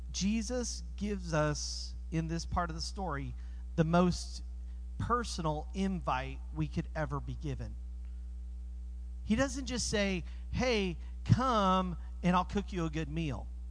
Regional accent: Colorado, United States; I grew up in Colorado. My wife grew up in Arizona. We're here in North Carolina.

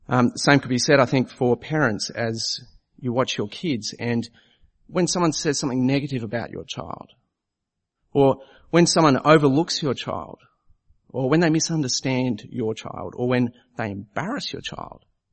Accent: Bangladesh; when we were growing up in Bangladesh, we spent a lot of time playing with little matchbox cars.

